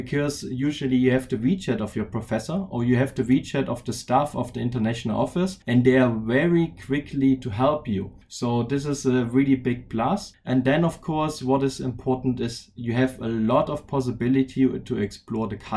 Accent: Leipzig, Saxony, Germany; now in Shanghai, China; I'm from Germany, Leipzig, and I'm currently the Vice Director of the Sino-German University of Applied Sciences at Tong University here in Shanghai.

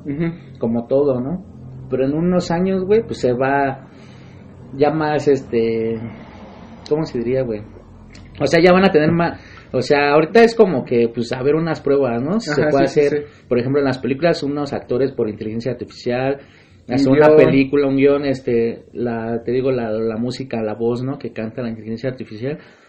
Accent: Mexico; somos los mexicanos, güey. Todo lo agarramos de humor

